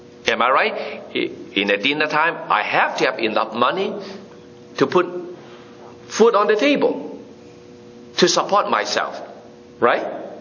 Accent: Hong Kong; first language Cantonese; English is a second language; now in Canada; I was born in Hong Kong, and I came to Canada in 1973. I don't learn that much English when I was in Hong Kong because mostly we speak Cantonese in Hong Kong. So English is not our mother tongue. English is our second language. And Cantonese is my mother tongue.

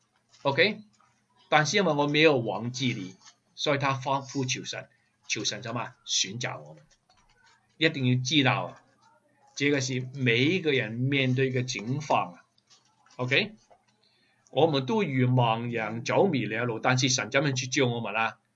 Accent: China; now in Canada; 如果不是加拿大这个国家愿意打开给我们能够移民来，我们没有今天

